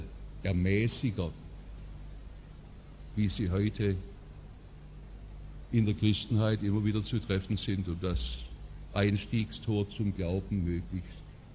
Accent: Baden-Württemberg, Germany; born there; Als gebürtiger Schwarzwälder ist es mir eine große Ehre, dass ich hier in der Hauptstadt des Schwarzwaldes sein kann.

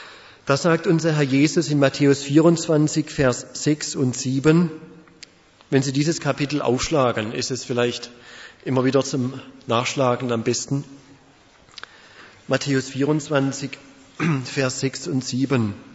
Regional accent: Pforzheim, Baden-Württemberg, Germany; born there; Ich wurde 1958 geboren in Pforzheim und 1976 wiedergeboren im lebendigen Glauben, ebenfalls in Pforzheim

